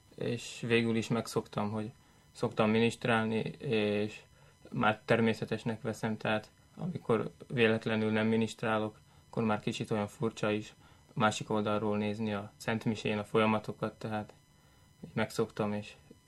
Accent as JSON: {"language": "Hungarian", "town": "Bratislava", "region": "Bratislava Region", "country": "Slovakia", "said": "Most megyek a negyedikbe, főiskolán, Pozsonyban, ott is lakom, tehát onnan származom"}